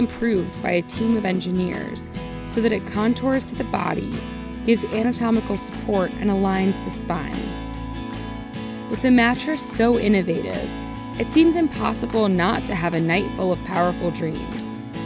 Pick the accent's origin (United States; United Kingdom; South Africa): United States; North Carolina; Minnie was a renowned folk artist from my home state of North Carolina who literally painted her dreams.